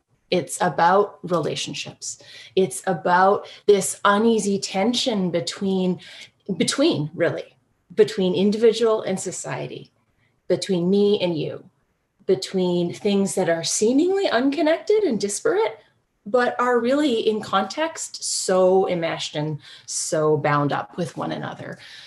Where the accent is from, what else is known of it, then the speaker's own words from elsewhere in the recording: Winnipeg, Manitoba, Canada; I grew up in Winnipeg, and I went to the University of Manitoba, and then went to Ontario